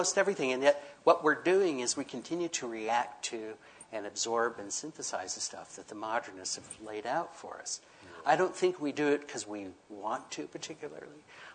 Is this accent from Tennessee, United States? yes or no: yes; Memphis, Tennessee, United States; I grew up in Tennessee. You know, a lot of people from Memphis, where I grew up, they would head up to Chicago.